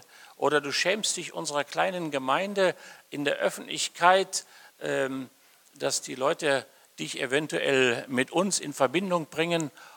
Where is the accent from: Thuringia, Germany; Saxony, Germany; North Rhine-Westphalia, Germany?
North Rhine-Westphalia, Germany; Ich bin gebürtiger Sauerländer, so durch und durch. Mein Dorf, von dem ich komme, hat nicht 500 Einwohner, sondern hatte vielleicht 15 Einwohner. Ein ganz kleines Gehöft im Sauerland.